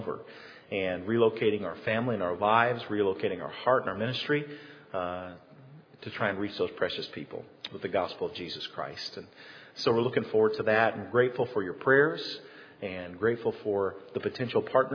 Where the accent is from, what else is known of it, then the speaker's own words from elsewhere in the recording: Indiana, United States; We're from Indiana and en route to Thailand